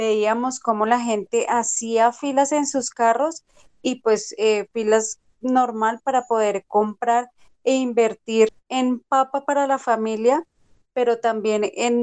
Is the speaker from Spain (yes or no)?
no; Colombia; como colombianos